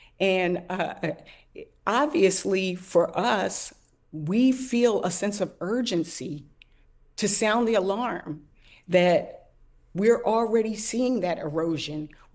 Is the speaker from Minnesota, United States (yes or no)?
no; Philadelphia, Pennsylvania, United States; born there; Well, you know, I was born in Philadelphia.